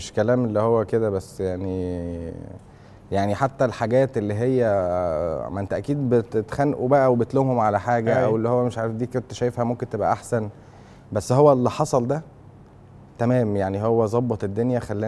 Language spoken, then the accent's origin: Arabic; Dubai, United Arab Emirates; born there; also born or lived in Abu Dhabi; انا مولود في دبي وابو ظبي وكده كنا بنتنقل